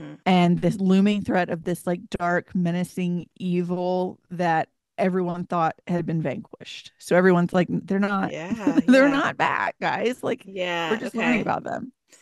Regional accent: Southern US, United States; Growing up in the South, you don't get as much of the, ooh, it's dark and scary

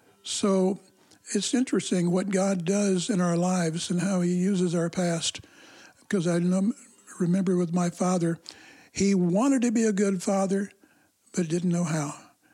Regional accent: Kansas City, Missouri, United States; Well, here I'm from Kansas City. I was praying for the wife. My wife is from Ohio. We meet in Chicago

